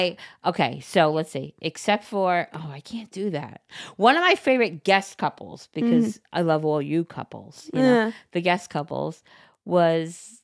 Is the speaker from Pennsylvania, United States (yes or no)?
no; Long Island, New York, United States; And I'm like, oh, I'm from Long Island. Then I was like, oh, my God, we bonded over Long Island.